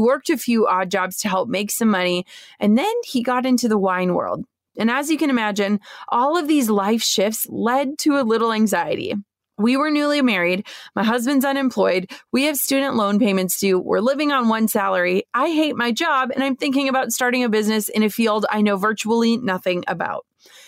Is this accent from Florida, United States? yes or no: no; Minnesota, United States; I was over 6 hours away from my hometown in Minnesota.